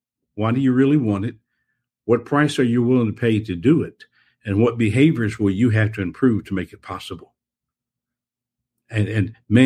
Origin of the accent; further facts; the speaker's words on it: New Orleans, Louisiana, United States; born there; I was born in New Orleans.